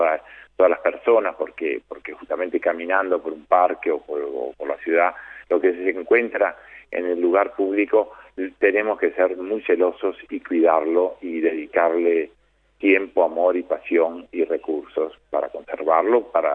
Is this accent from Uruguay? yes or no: yes; Uruguay; moved away as an adult; also born or lived in Italy; Yo me fui prácticamente del Uruguay como pintor, y el camino de la escultura lo fui descubriendo en Italia. Había hecho algunas cosas en Uruguay